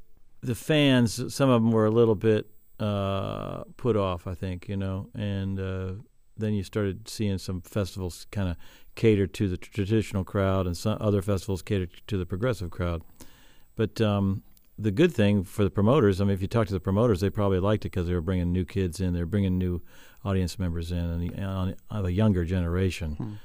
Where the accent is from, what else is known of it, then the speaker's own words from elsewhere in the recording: Wheeling, West Virginia, United States; Yeah, my hometown is Wheeling, just not too far from here, just slightly, maybe 100 miles from here.